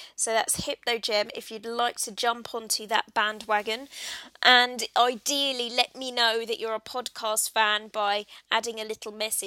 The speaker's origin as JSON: {"language": "English", "country": "United States", "said": "but hey, I'm from the States."}